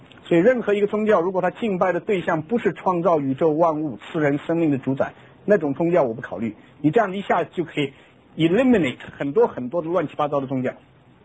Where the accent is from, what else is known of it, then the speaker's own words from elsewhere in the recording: China; 我们中国人很喜欢讲怪，比方说妖怪。